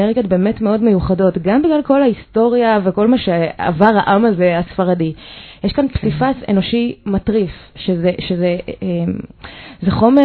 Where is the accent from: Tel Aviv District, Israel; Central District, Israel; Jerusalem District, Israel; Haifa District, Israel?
Haifa District, Israel; Hadera; born there; אוקיי, אני נולדתי בחדרה. חדרה זאת העיר שמקשרת בין חיפה לתל אביב.